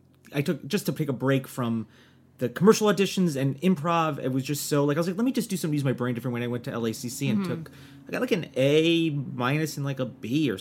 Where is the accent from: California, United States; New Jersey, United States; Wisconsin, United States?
New Jersey, United States; I'm from New Jersey.